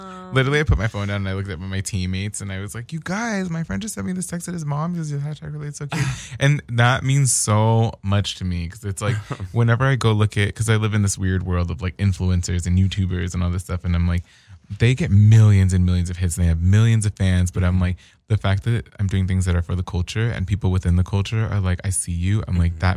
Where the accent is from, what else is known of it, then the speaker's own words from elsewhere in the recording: Hollywood, California, United States; So I'm from Hollywood, like, down the street, Melrose and Vine.